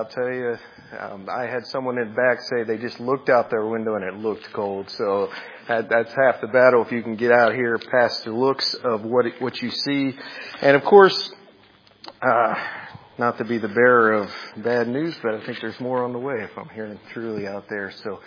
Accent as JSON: {"language": "English", "region": "Pennsylvania", "country": "United States", "tie": "born or raised there", "said": "You know, growing up in Pennsylvania, north of here, significantly north of about 2 hours or so, it was really cold all the time during this season."}